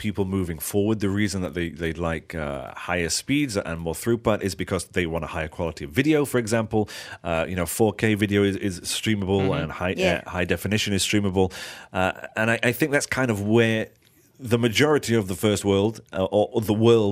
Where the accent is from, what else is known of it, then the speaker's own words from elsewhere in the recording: England, United Kingdom; now in Malaysia; as an Englishman, this is the most comfortable I get in Malaysia.